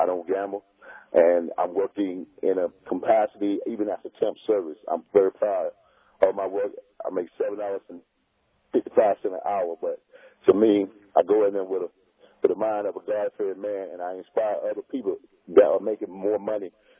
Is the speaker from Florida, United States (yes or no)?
yes; Orlando, Florida, United States; I am from Orlando, Florida.